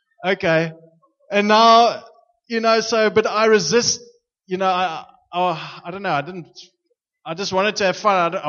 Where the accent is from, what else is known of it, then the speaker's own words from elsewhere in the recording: Stellenbosch, Western Cape, South Africa; So there was a race in Stellenbosch, my hometown, and I was part of the local, you know, cycling club and whatever, road race.